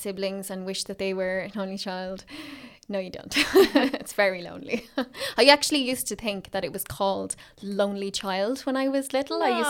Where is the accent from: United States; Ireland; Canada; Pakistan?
Ireland; Drogheda, Leinster; I grew up in County Louth in Drogheda. I'm 27.